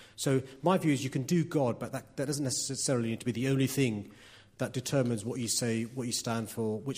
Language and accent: English; London, United Kingdom; So I'm a Londoner, I'm a dad, and I'm a husband. My ethnic origin is from Pakistan and India. I'm a working class boy, middle class adult.